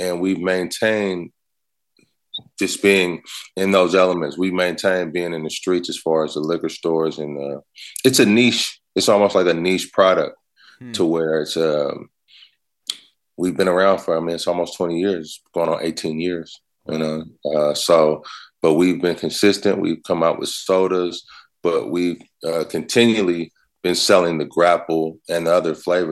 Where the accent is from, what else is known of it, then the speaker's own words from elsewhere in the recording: Oakland, California, United States; I'm from Oakland. Like, you know, this is a completely different world out where I'm from.